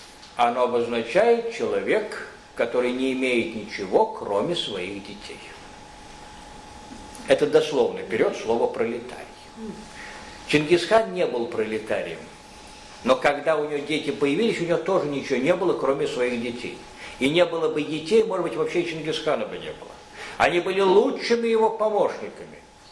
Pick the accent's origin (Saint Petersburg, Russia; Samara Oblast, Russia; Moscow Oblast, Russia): Saint Petersburg, Russia; Я говорю, я из Питера, я работаю, я не могу ездить тебе каждый месяц.